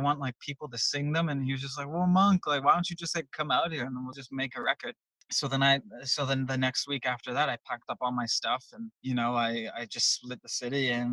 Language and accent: English; Selkirk, Manitoba, Canada; I went in with two of my friends from Winnipeg, because I'm originally from Selkirk, Manitoba.